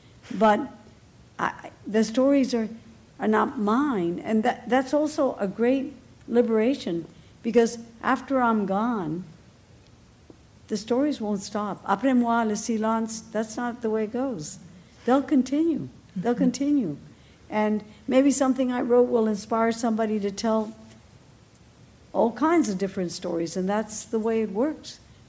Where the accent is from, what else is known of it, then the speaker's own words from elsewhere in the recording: Dominican Republic; English is a second language; growing up in the Dominican Republic, I never heard anything about Haiti. It's a little island. You know, it's like that border was, especially I was growing up in the dictatorship.